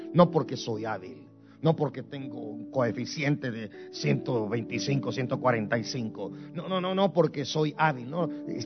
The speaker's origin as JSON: {"language": "Spanish", "country": "Guatemala", "moved": "as an adult", "lives_now": "United States", "said": "yo soy guatemalteco, yo vine a este país cuando tenía 18 años, vine a cumplir 19 años acá"}